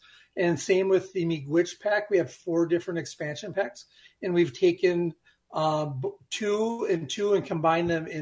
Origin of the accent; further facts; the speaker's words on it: Leech Lake, Minnesota, United States; So I'm Ojibwe, right? I'm from Leech Lake.